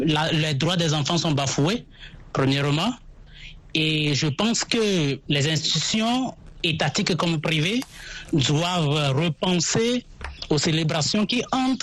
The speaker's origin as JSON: {"language": "French", "country": "Togo", "lives_now": "Mali", "said": "Et présentement, bon, je suis Togolais, résident au Mali."}